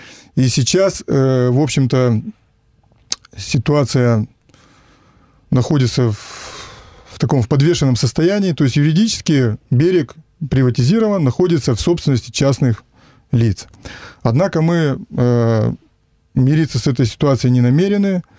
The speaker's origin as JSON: {"language": "Russian", "town": "Perm", "region": "Perm Krai", "country": "Russia", "tie": "born or raised there", "said": "53 года, я живу в Перми и Троице. Родился в Перми, всю свою сознательную жизнь прожил в Перми."}